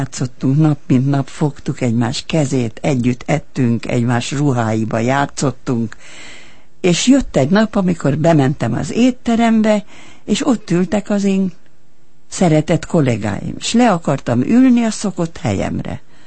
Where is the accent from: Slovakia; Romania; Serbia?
Serbia; Subotica, Vojvodina; born there; moved away; hát ugye én Szabadkán születtem, aztán mentünk tovább